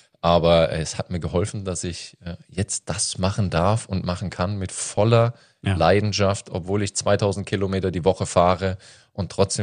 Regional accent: Odenwald, Germany; Also ich komme aus dem Odenwald

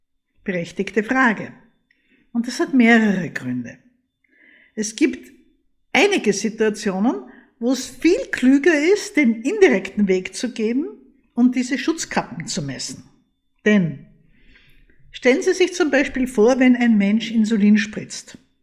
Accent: Austria; Bei uns in Österreich haben die meisten so eine braunrote Kappe.

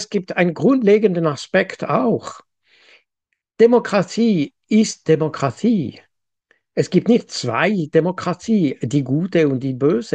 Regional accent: Switzerland; German is a second language

